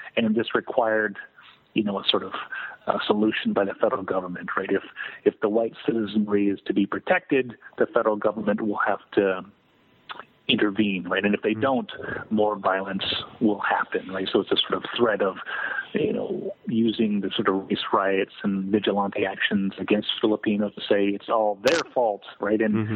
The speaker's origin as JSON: {"language": "English", "town": "Yakima", "region": "Washington", "country": "United States", "tie": "born or raised there", "said": "Correct, in Yakima, my hometown."}